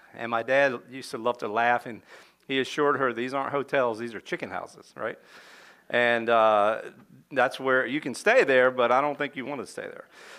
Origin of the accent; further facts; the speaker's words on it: Delaware, United States; My hometown's a little over 3,000 people, metropolis, right? And the main industry where I'm from in the southern part of Delaware is farming and then tourism over by the beach, right?